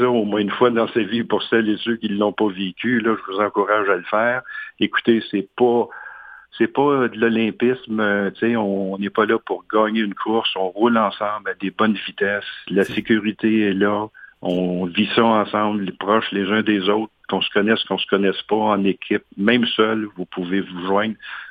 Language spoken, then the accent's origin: French; Quebec City, Quebec, Canada; Je suis de Québec, alors on va partir vers 6h le matin pour s'en aller pour la ligne de départ.